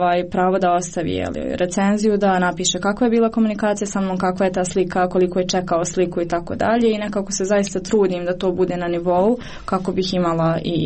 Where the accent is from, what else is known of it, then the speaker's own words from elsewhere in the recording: Sarajevo, Federation of Bosnia and Herzegovina, Bosnia & Herzegovina; nikad ne znate kako će biti reakcija publike na vas jer ja sam ipak iz Sarajeva